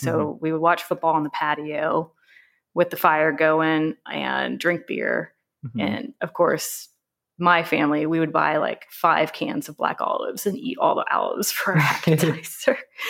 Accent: Texas, United States; So I'm from Texas. We don't usually do the char grilled oysters or the oven roasted oysters or steamed oysters.

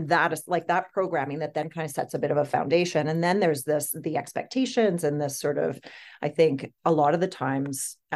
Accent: Montreal, Quebec, Canada; I grew up in Montreal and I had two physician parents.

